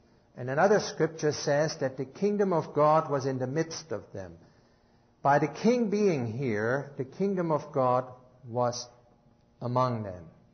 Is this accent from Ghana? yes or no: no; Germany; moved away; But when I first came to this country, being born and raised in Germany, I didn't see that truth